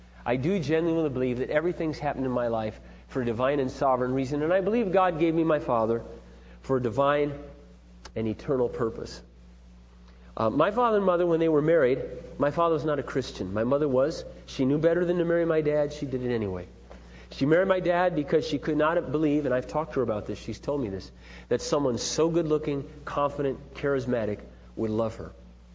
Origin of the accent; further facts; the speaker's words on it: Iowa, United States; also born or lived in California; When I was about 7, we moved from California back to Iowa. And my father opened up a welding supply store.